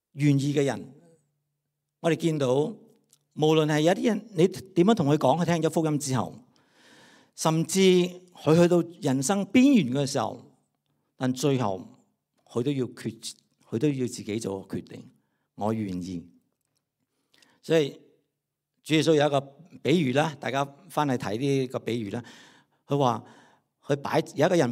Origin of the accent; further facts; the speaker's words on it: Vietnam; now in ?; 大家知道我是越南来的，我是越南来的移民，但我家族我爸我妈那边家族几十个大家庭，八成到九成他们是难民的